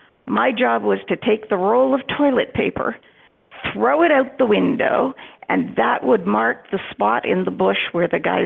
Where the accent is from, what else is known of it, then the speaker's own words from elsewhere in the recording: Timmins, Ontario, Canada; I grew up in Timmins, Ontario, which is, mining, downtown mining central for mining and exploration.